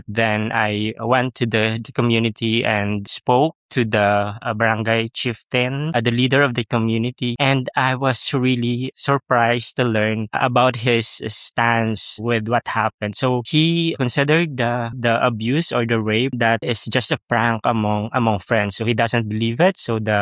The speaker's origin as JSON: {"language": "English", "country": "Philippines", "said": "Well, because I'm telling it from my own perspective as a regional filmmaker, as a Filipino, so it's based on lived experiences and our challenges, our struggles as a nation."}